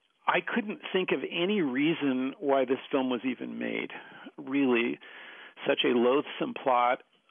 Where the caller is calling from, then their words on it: Asheville, North Carolina, United States; I'm calling from Asheville.